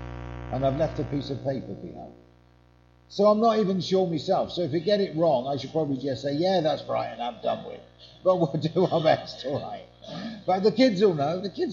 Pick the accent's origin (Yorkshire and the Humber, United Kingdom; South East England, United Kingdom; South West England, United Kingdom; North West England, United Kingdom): South West England, United Kingdom; Yeovil; Where I come from, I grew up in Yeovil. I'm actually a Cornish man.